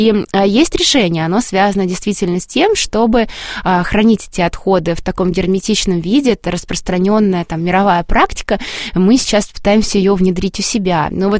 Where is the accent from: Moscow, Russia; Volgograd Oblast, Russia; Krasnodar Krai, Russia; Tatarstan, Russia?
Volgograd Oblast, Russia; Volgograd; Я действительно родилась в Волгограде, я тоже жила рядом с прекрасным водным объектом, рекой Волгой